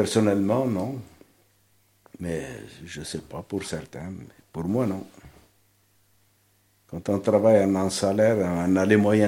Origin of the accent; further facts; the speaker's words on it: Algeria; moved away as an adult; now in France; parce que quand je venais de l'Algérie, j'ai eu mon frangin là, qui m'accueillait en France, voilà.